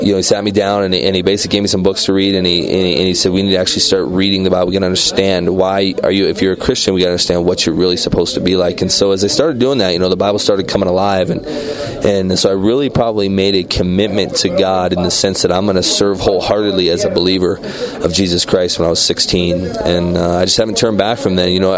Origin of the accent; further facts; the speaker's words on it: Spokane, Washington, United States; a huge youth ministry out of my hometown, Spokane, Washington